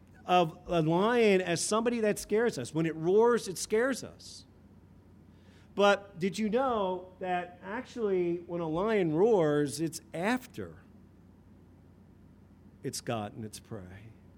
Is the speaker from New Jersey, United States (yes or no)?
yes; New Jersey, United States; moved away; also born or lived in Texas; I came from Texas, grew up in New Jersey, moved out 18 years ago, raised my family there, my children.